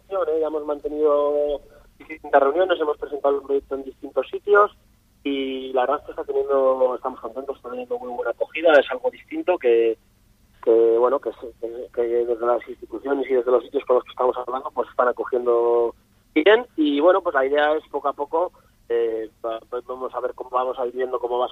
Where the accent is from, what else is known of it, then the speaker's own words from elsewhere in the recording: Laredo, Cantabria, Spain; Somos los dos de Laredo.